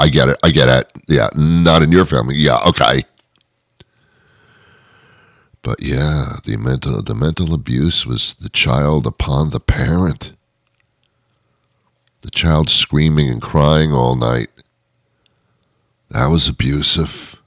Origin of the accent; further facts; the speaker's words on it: New Jersey, United States; also born or lived in New York City; I was brought up in the New York area when I was a child, lived in New Jersey.